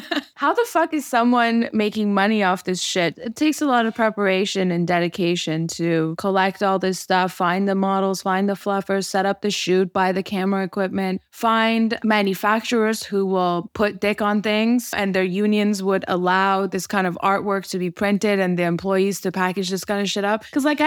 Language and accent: English; Toronto, Ontario, Canada; I grew up in Toronto.